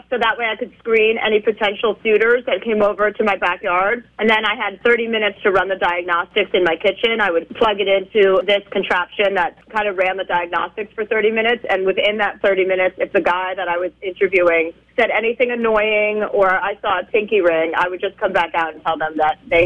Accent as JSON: {"language": "English", "town": "Livingston", "region": "New Jersey", "country": "United States", "tie": "born or raised there", "said": "So to be able to come home, you know, to the Wellmont and perform, yeah, very close to where I grew up in Livingston is always fun."}